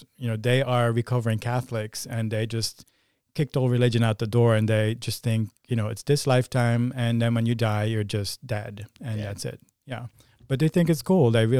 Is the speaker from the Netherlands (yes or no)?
yes; Netherlands; I'm from the Netherlands. It's a very cerebral analytical culture and it's not very religious. It's one of the most secular cultures on the planet